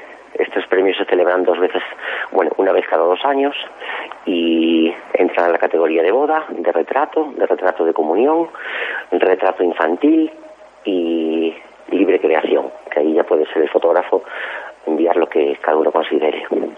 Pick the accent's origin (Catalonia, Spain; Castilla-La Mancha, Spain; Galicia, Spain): Galicia, Spain; somos 12 los gallegos nominados